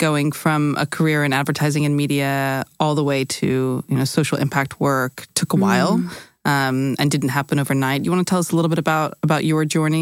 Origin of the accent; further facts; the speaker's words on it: California, United States; also born or lived in Florida / New York; now in London, United Kingdom; we're recording this in London at the moment, but I grew up in America, mostly in California, spent some time also in Florida and New York